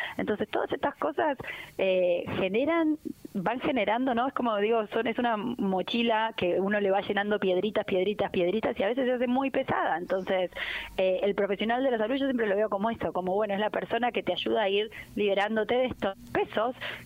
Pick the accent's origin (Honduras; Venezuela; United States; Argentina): Argentina; yo soy argentina